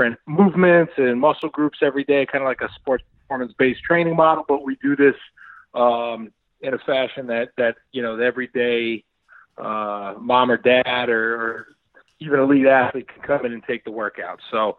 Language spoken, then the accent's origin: English; New Jersey, United States; I grew up in Jersey. I'm a Jersey guy.